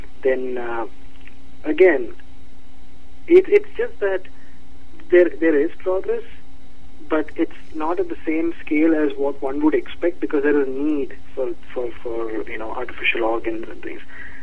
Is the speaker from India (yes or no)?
yes; India; moved away as an adult; I grew up in a family of bankers and managers. And I grew up in India. I did my bachelor's in instrumentation and process control and all that in Mumbai, India. And I came here